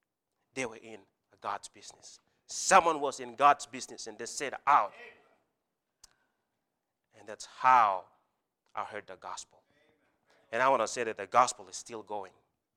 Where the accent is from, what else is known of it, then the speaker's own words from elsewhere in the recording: Papua New Guinea; I grew up in Papua New Guinea. I grew up in a very remote village. Very remote village. And at the age of 11, that's when I actually first saw a vehicle.